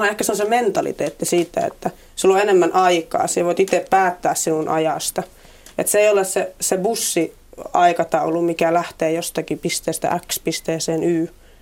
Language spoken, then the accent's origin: Finnish; Enontekiö, Lapland, Finland; minä olen siis Länsi-Lapista enontekijöiltä